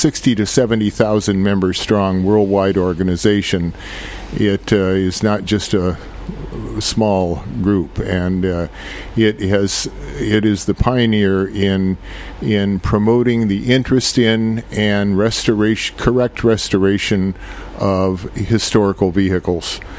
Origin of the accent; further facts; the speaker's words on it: Elyria, Ohio, United States; born there; I was born in Elyria, and I at Elyria Memorial Hospital.